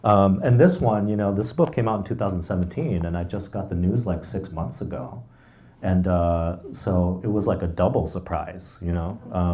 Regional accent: Minnesota, United States; You know, I come from Minnesota

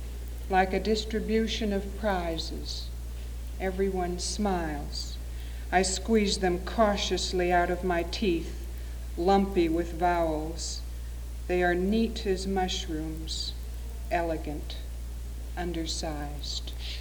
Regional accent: Seattle, Washington, United States; I grew up in Seattle with almost daily visits to my grandfather's house.

